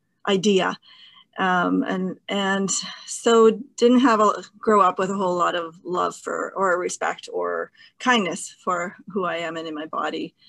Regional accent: Chilliwack, British Columbia, Canada; I grew up in the Fraser Valley in BC, in the Chilliwack area.

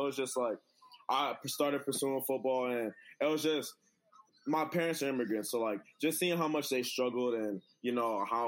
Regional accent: Minneapolis, Minnesota, United States; So it's just like growing up in Minneapolis and stuff like that.

